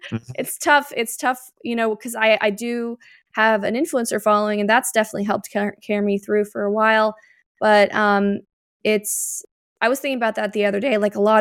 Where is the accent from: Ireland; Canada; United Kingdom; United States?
Canada; So I come from Canada, which just makes sense for the show. So I originated from Canada.